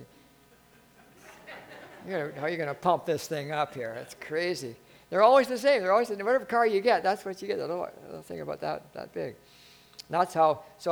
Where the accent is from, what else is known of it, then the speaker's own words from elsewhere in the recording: Canada; I'm a Canadian, and I'm in trouble here.